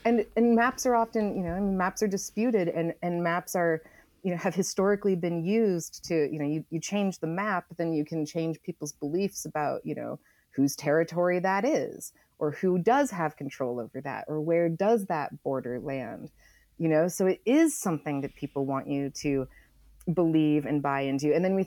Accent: Oregon, United States; The reason I went down the Applegate brother rabbit hole was because I am from Oregon, and I had heard Applegate, but I had never heard the story.

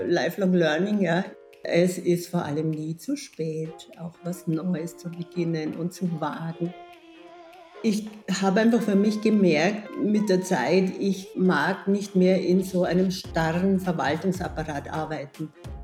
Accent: Bavaria, Germany; moved away as an adult; now in Vienna, Austria; Also ich komme aus dem Chiemgau, wunderschöne Chiemgau, ganz nahe von Salzburg, 25 Kilometer weg, allerdings auf der bayerischen Seite.

